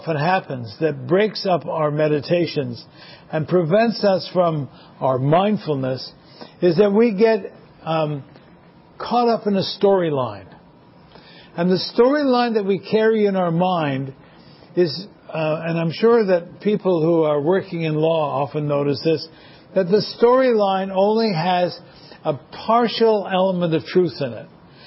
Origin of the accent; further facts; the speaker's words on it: Quebec, Canada; French was vitally important growing up in Quebec